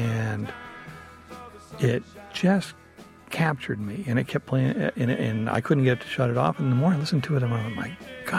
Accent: East Coast, United States; I grew up on the East Coast, and when I came out to the West, I was struck by the distance.

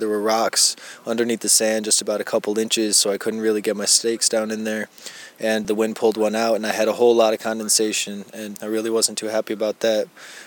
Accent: Buffalo, New York, United States; now in Houston, United States; I'm from Houston, Texas, originally from Buffalo, New York. I'm 21 years old.

